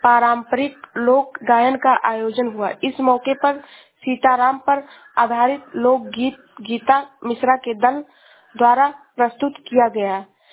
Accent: Uttar Pradesh, India; मैं जिला श्रावस्ती से हूँ।

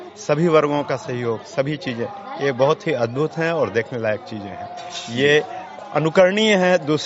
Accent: Beradi, India; बेरड़ी basically मेरा गांव है।

